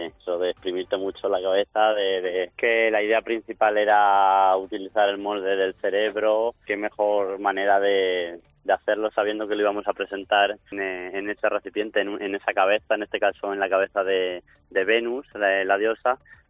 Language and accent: Spanish; Fuentealbilla, Castilla-La Mancha, Spain; a nuestra provincia y a mi pueblo Fuentealbilla en Albacete